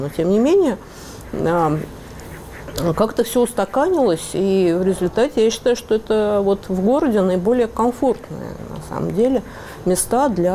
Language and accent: Russian; Moscow, Russia; я выросла в пятиэтажке в Измайлово. Бывали такие периоды в моей жизни, когда я куда-то выезжала, но я неизменно возвращалась в пятиэтажку, сейчас живу в ней.